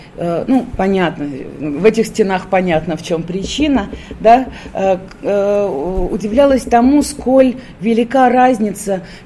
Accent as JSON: {"language": "Russian", "region": "Saint Petersburg", "country": "Russia", "said": "Я из Петербурга"}